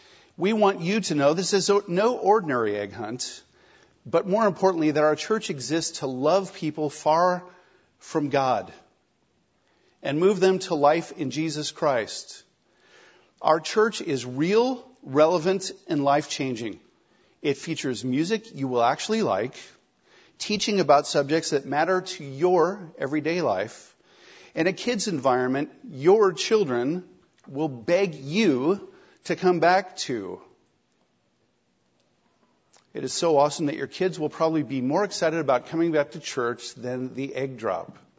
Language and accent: English; Holden, United States; even as I've been driving around my hometown here, Holden, this last week